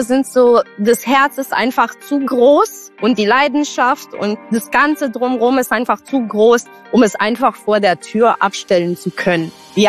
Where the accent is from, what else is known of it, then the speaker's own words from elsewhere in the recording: Bucharest, Romania; now in Berlin, Germany; In Rumänien, in Bukarest. Ich komme eigentlich aus Rumänien, bin in Bukarest geboren und aufgewachsen. Und bin 2015 nach Deutschland rübergekommen, umgezogen nach Berlin.